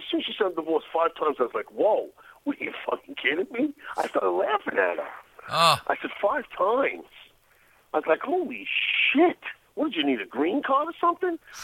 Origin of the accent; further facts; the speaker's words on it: New York, United States; So, and I say the same thing being in New York, if you don't like black people, you don't like me. That's what I fucking tell people, because we grew up in a melting pot, and everyone fits in.